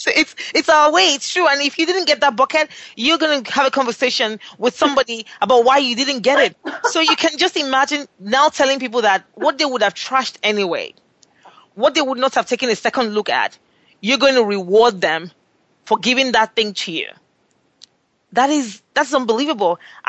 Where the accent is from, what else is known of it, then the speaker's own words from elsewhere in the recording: Lagos, Nigeria; I'm Nigerian. I grew up in Lagos. I'm in Lagos all the time.